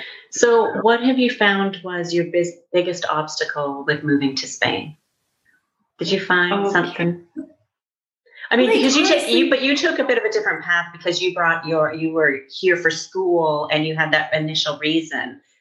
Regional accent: Canada; I think because I'm from Canada, near the border of the US as well.

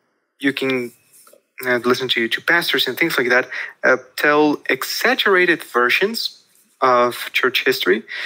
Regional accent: Mexico City, Mexico; I was born and raised in Mexico City. I'm 21.

